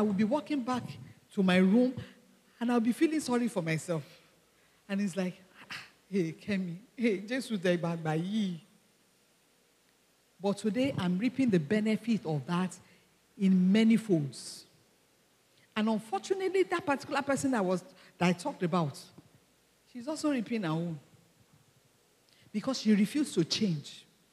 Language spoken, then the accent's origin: English; Ibadan, Oyo, Nigeria; I grew up in Ibadan. I was born in Ibadan. I grew up in Ibadan.